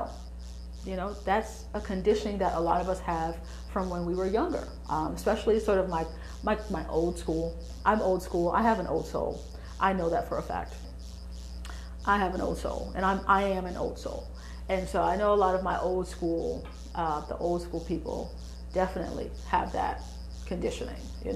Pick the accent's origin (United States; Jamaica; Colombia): Jamaica; I'm Jamaican